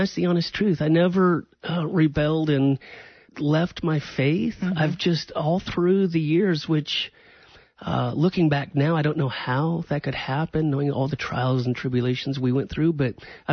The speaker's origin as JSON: {"language": "English", "town": "Charleston", "region": "Illinois", "country": "United States", "tie": "born or raised there", "said": "I was born and raised in Charleston, Illinois. It's about 3 hours south of Chicago, out in the cornfields, but it's home. Growing up, I was an only child."}